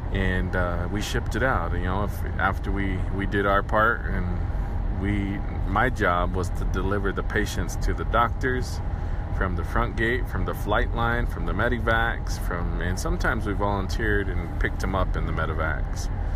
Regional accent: Pine Ridge Reservation, South Dakota, United States; And born and raised on the Pine Ridge Reservation in South Dakota, into the Lakota culture. Lakota Sioux people is what most people know us by.

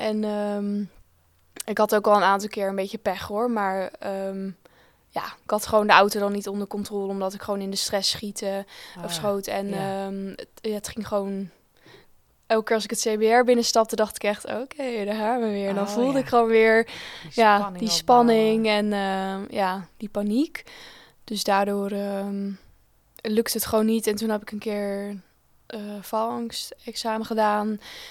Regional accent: Groningen, Netherlands; Ik kom uit Groningen en ben bijna afgestudeerd journalist.

